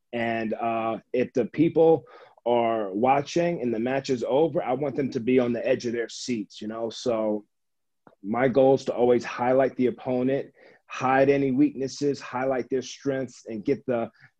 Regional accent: New Jersey, United States; moved away as an adult; also born or lived in Tampa / Miami; Dirty Jersey. I love it, man. I didn't move out till I got signed in 2009. And then I moved from Jersey to Tampa, Tampa to Miami. I lived in Miami for many years

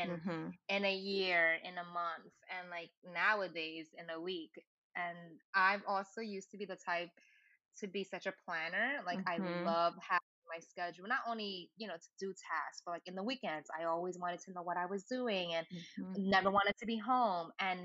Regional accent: Lower East Side, New York, United States; now in Brooklyn, United States; Like I told you, I grew up in the Lower East Side, so also heart of the city, very vibrant and upbeat neighborhood. And I live in Brooklyn now. I never thought I'd be a Brooklyn girl

